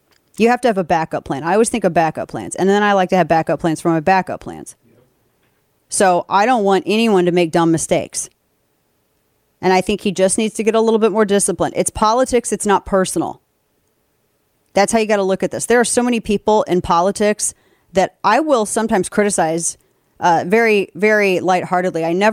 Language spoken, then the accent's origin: English; Missouri, United States; Like in Missouri, my home state of Missouri, I liked Schmidt.